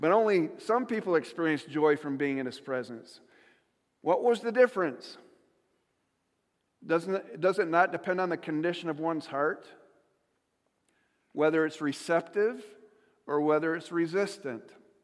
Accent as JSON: {"language": "English", "town": "Jamestown", "region": "New York", "country": "United States", "tie": "born or raised there", "said": "But for my hometown, it's Jamestown's Right to Know, Jamestown, New York."}